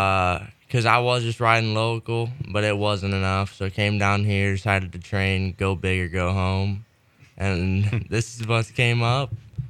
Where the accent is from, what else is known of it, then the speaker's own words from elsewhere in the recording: Michigan, United States; Well, I'm from Michigan, actually. Yeah. I'm from Southern Michigan, so I just come down here to train.